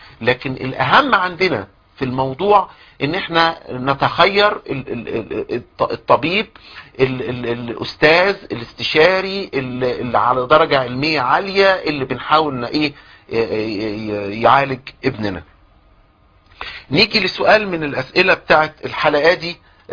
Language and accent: Arabic; Egypt; عندنا في مصر مجموعة من الاساتذة العظام اللي موجودين في الطب النفسي